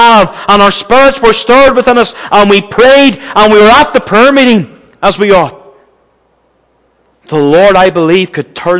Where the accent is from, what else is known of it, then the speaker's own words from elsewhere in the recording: Northern Ireland, United Kingdom; You think of the revival even back in my home country of Ulster in 1859.